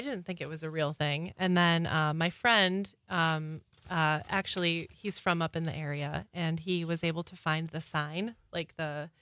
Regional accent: Green Bay, Wisconsin, United States; production company in Green Bay. And I was like, well, why would I leave if I have a opportunity in my hometown where it's cheaper to live

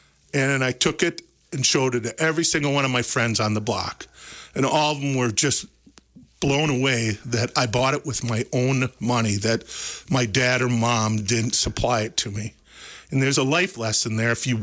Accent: Gays Mills, Wisconsin, United States; also born or lived in Germany; That was my hometown, correct, mm-hmm. Gaze Mills.

